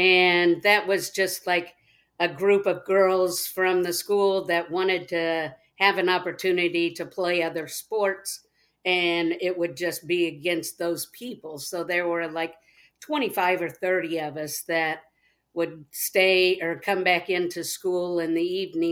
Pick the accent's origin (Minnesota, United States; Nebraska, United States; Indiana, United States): Indiana, United States; Claypool; Yes, I grew up in Claypool, Indiana, and our town was very, very small.